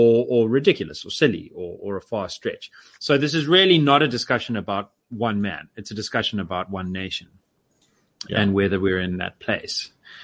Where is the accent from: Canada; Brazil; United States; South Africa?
South Africa; tell us your story, why do you speak Russian? I'm South African.